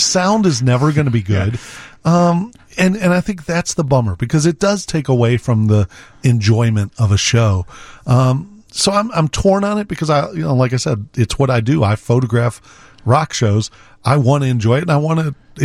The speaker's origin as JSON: {"language": "English", "town": "Naperville", "region": "Illinois", "country": "United States", "tie": "born or raised there", "said": "So I went to college. I grew up in Naperville."}